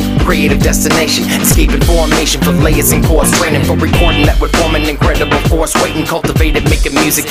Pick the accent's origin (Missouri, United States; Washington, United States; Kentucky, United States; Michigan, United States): Michigan, United States; Allendale; I'm from Allendale, you're from Okmulgee. I'm from Michigan, you're from Oklahoma.